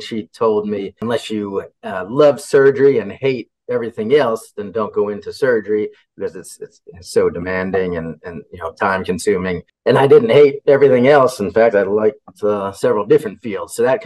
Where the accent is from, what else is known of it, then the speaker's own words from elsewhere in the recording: New Jersey, United States; now in Ohio, United States; even though I live in Southern Ohio now, I've been here for about 11 years. I grew up in New Jersey, near the Jersey Shore.